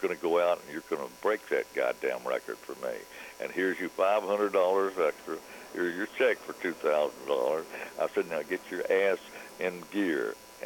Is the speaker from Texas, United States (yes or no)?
yes; Joshua, Texas, United States; I grew up in Joshua, Texas, and we had the train tracks behind us.